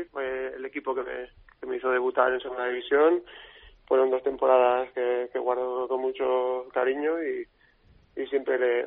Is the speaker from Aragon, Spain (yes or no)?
yes; Huesca, Aragon, Spain; salió la oportunidad de volver a mi casa, que era yo soy de Huesca